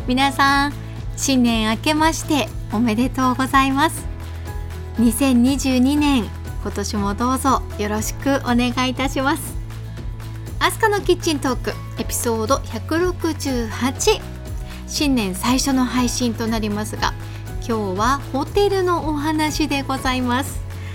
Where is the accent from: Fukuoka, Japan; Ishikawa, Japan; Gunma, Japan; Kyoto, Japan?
Ishikawa, Japan; Kanazawa; 金沢生まれ金沢育ちの私が、